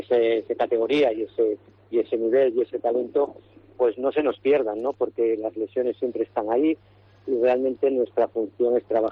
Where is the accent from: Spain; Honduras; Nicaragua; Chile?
Spain; Cantabria; a mí, sabes que soy cántabro por los cuatro costados